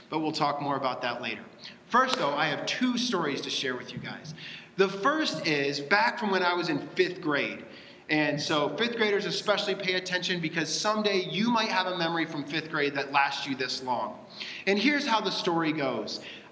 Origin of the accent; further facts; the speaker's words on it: Dallas, Texas, United States; I grew up in Dallas, and in Dallas, just a little bit to the west of Dallas, there's a theme park called Six Flags Over Texas.